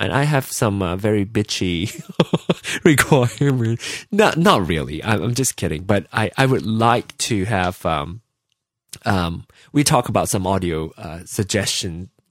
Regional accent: Kansas City, Missouri, United States; because we're both from Kansas City.

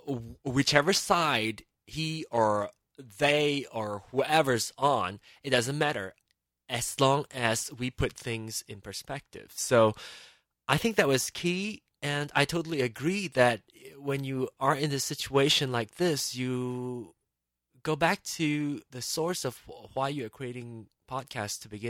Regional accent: Malaysia; I am Malaysian

